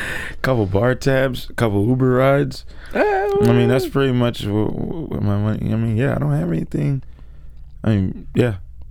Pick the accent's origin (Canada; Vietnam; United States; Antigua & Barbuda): United States; Seattle, Washington; Born and pretty much raised, yeah.